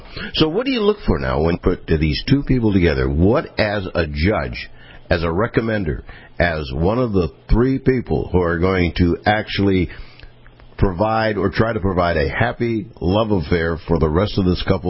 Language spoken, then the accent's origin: English; Pennsylvania, United States; I'm from Pennsylvania, but my grandparents were from Ohio and Cleveland, and they were on an Italian-Jewish block, too.